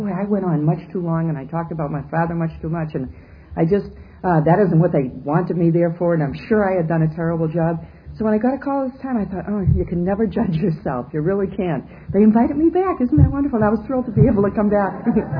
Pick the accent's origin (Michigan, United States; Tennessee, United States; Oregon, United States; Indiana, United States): Michigan, United States; Detroit; also born or lived in Boston, Massachusetts; I had been born in Boston. I was born in Boston, but I was brought up in Detroit from the time I was 2.5 to 10.